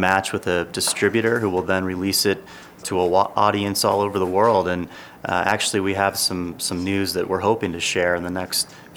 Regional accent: Cleveland, Ohio, United States; Cleveland, Ohio, which is where I'm from. It was a tremendous experience being able to bring a film back to my hometown where I actually currently reside.

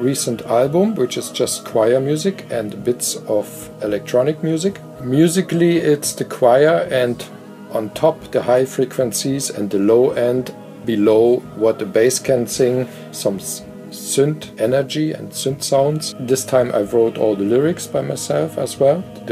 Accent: Eisenhüttenstadt, Brandenburg, Germany; where I grew up in Eisenhüttenstadt, which is a small planned city in the far east of Germany, where we did not have an orchestra, a theater, concert hall or anything.

